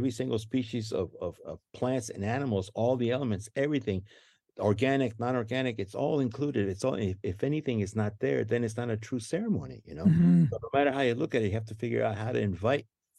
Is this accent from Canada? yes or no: no; Guatemala; now in United States; I grew up in Guatemala, being of mixed cultural identities in Guatemala. I never felt like I belonged there